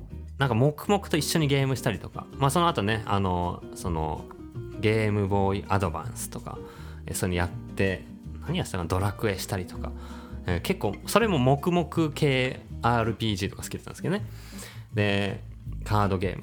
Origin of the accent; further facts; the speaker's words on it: Tachikawa, Tokyo, Japan; 僕立川市っていう東京の西側出身なんですけど、